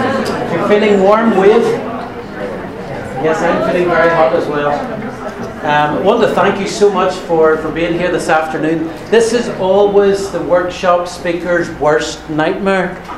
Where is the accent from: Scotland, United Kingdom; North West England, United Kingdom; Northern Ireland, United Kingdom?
Northern Ireland, United Kingdom; You can probably tell that I'm not American. You can probably tell that I'm not English. I come from Northern Ireland.